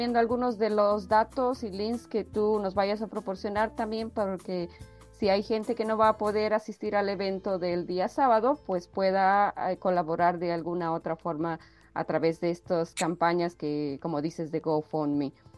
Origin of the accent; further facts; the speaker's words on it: Bolivia; como bolivianos sabemos que la gastronomía también es rica en diversidad